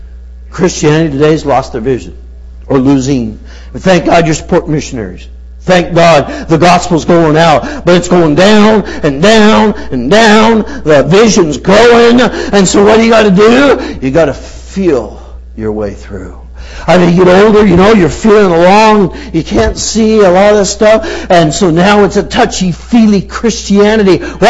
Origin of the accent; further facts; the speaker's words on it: California, United States; I'm from California, so you would know that Valley talk there from high school a little bit.